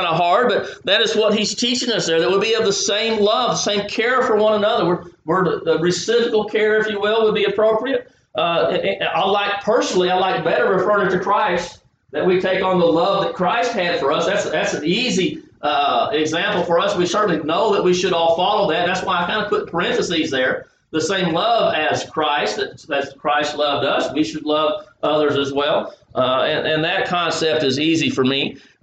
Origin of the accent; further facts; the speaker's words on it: the South, United States; We're all different backgrounds. We're from the South. We love fried food, like red meat.